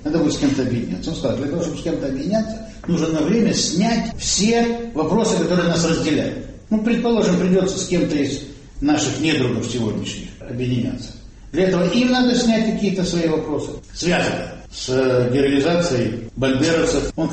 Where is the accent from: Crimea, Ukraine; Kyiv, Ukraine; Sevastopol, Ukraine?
Crimea, Ukraine; Simferopol; also born or lived in Russia; Я коренной симферополитик. Родился я в России. Но, тем не менее, я живу сегодня в Украине.